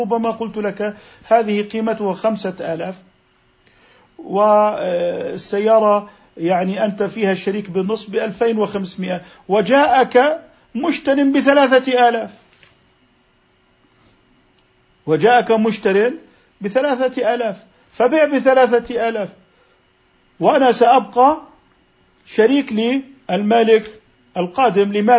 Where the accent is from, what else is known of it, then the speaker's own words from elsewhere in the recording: Jordan; يعني نحن عندنا في الأردن الأراضي تعتمد على مياه الأمطار